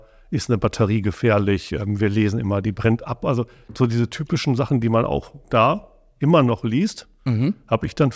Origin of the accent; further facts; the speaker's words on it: Gelsenkirchen, North Rhine-Westphalia, Germany; Und dann bin ich natürlich im Ruhrgebiet groß geworden.